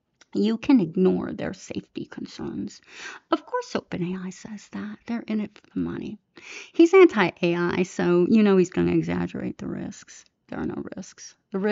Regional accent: Chicago, Illinois, United States; I was born and raised in Chicago

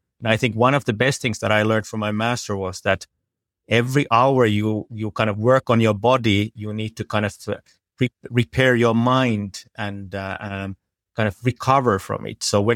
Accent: Finland; So I was born and raised in Finland. My father is from Sri Lanka, so I was kind of the odd one out and started to train martial arts as a young kid there.

